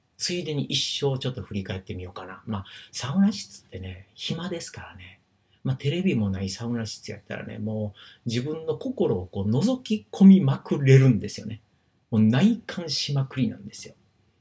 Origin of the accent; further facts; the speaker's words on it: Osaka, Japan; まあそれはもしかして大阪で生まれ育ってそういう環境がそうさせたのかもしれないんですが